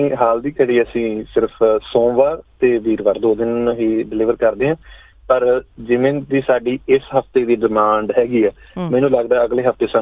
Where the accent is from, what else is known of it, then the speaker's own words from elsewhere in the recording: Punjab, India; ਅਸੀਂ ਪੰਜਾਬ ਤੋਂ, ਬਹੁਤੇ ਸਾਡੇ ਤੁਹਾਡੇ ਲਿਸਨਰ ਨੇ ਪੰਜਾਬ ਤੋਂ ਆਏ ਹੋਣਗੇ